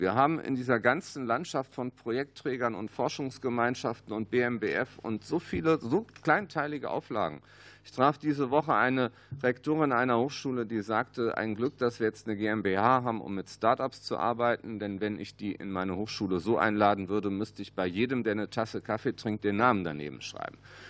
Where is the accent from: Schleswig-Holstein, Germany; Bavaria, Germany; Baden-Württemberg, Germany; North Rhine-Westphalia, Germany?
North Rhine-Westphalia, Germany; Düsseldorf; ich bin Rheinländer, ich komme aus Düsseldorf, wir haben viele Rheinbrücken